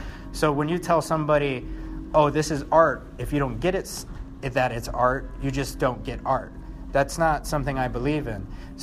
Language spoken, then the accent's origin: English; Chicago, Illinois, United States; So this one on the left is a neighborhood I grew up in Chicago called Humble Park